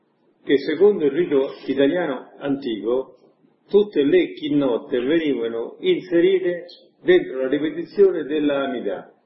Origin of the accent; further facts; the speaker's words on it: Rome, Lazio, Italy; noi, come romani, abbiamo conservato una tradizione musicale particolare